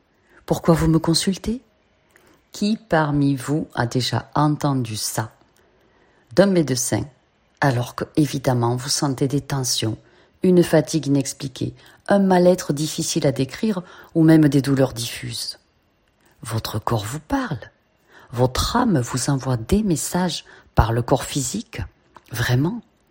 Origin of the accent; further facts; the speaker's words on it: Southern France, France; accent: Southern French; c'est la mienne, avec mon petit accent du Sud.